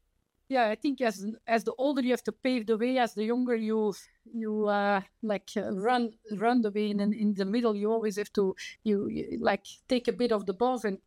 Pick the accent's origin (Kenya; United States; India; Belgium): Belgium; Zoersel, Flanders; English is a second language; also born or lived in Antwerp; But I grew up in Antwerp, which is the second biggest, city in Belgium. And in outer, in a small village called Zoersel. So I grew up in the countryside. So I went to school there, biked to school when I was young.